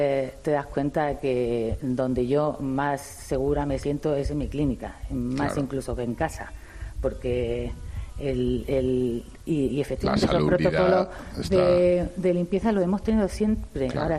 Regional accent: Almería, Andalusia, Spain; yo soy de Almería, y a mí me recuerda a mi tierra

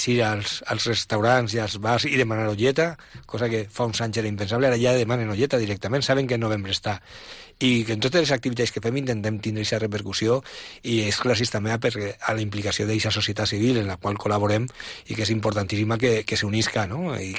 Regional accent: Valencia, Valencian Community, Spain; com vinc de València, vaig néixer en València, en ma casa la tradició de la Mocadora es feia el 9 d'octubre

